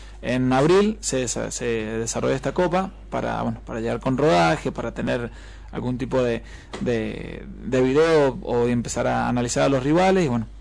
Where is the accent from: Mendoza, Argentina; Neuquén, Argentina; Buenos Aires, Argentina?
Mendoza, Argentina; 9 son sanjuaninos, soy el único mendocino.